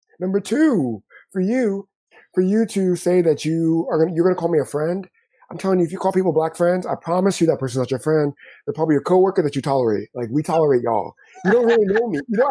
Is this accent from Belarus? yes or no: no; Ghana; now in United States; I am too black for Americans, because American means white. Toni Morrison said it best. I am too American for my own Ghanaian, right? Yeah. And I am too African for black folks. They can tell. They're like, you have an accent, or you behave differently.